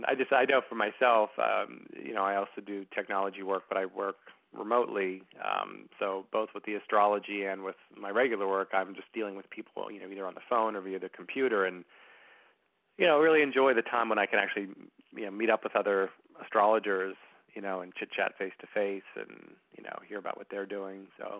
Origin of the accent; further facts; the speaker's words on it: Pittsburgh, Pennsylvania, United States; Okay, I'm from Pittsburgh originally myself.